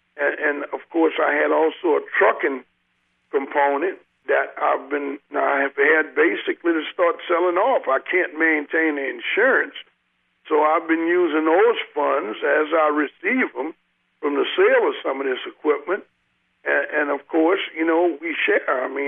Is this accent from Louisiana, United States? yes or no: yes; Louisiana, United States; of course, I'm proud to be from Louisiana, and I told them I was from Louisiana